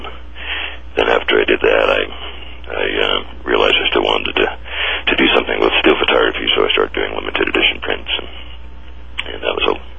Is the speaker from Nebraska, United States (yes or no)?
yes; Grand Island, Nebraska, United States; also born or lived in Ogallala; Yeah, I grew up in Grand Island and Ogallala, Nebraska, when I was my first 20 years or so of my life, I guess, born in Grand Island, and grew up on the Platte River